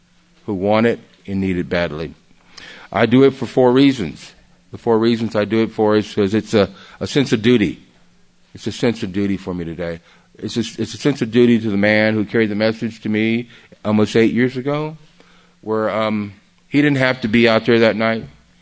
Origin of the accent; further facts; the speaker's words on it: Okinawa, Japan; now in United States; I was raised in the Orient. I was raised in Okinawa in Japan. And I come back to the States in the 60s